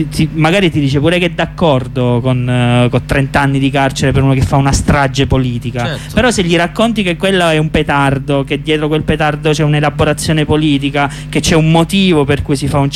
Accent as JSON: {"language": "Italian", "region": "Abruzzo", "country": "Italy", "said": "per quanto riguarda me che sono abruzzese"}